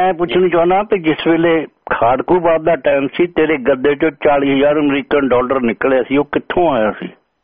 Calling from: Banga, Punjab, India; ਮੇਰਾ ਇਲਾਕਾ ਬੰਗਾ ਹੈ, ਮੈਂ ਖਬਰ ਸੁਣੀ ਆ ਕਿ ਸਾਡੇ ਜੋ ਮੌਜੂਦਾ ਐਮ ਐਲ ਏ ਕਾਂਗਰਸ ਦੇ ਹੈਗੇ ਤਰਲੋਚਨ ਸਿੰਘ

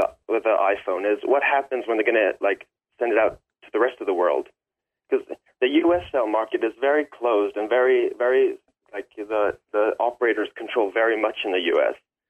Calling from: Sweden; I'm calling from Sweden.

